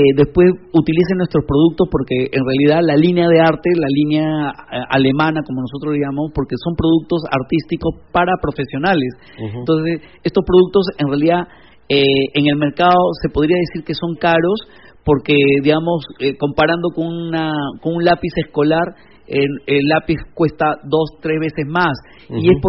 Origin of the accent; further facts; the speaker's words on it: Lima, Peru; soy chiclayano, soy limeño, pero seguramente mi abuelo es chiclayano